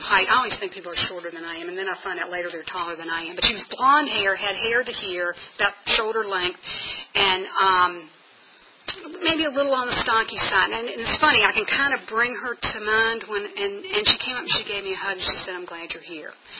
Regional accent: United States; I'm from Nelson County, or was it living in Nelson County then

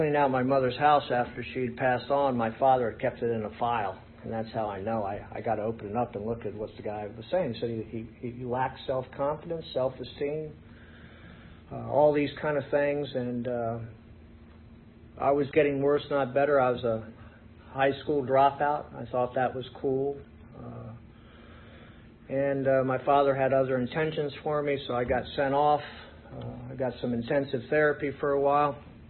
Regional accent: Maryland, United States; I grew up in Calvert County, Maryland, on the Chesapeake Bay with a house overlooking the bay every morning.

